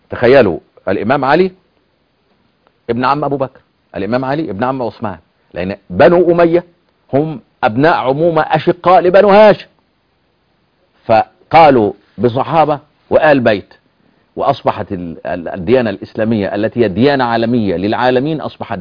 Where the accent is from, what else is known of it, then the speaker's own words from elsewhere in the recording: Shanra, Beni Suef Governorate, Egypt; عندنا في مصر، يعني أنا قريتي فيها 5000 حافظ للقرآن فقط، سبحان الله، يسموها بلد القرآن، اسمها شنرة محافظة بني شويه.